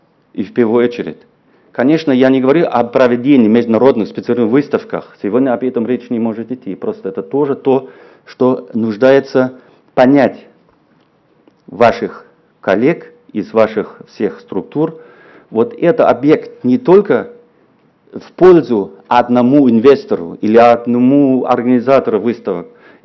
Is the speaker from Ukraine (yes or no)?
no; East Germany, Germany; Russian is a second language; я сам, извиняюсь, из Восточной Германии